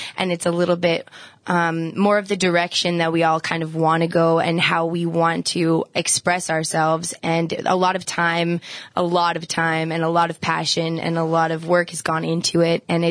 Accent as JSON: {"language": "English", "region": "Alberta", "country": "Canada", "said": "We're from Alberta"}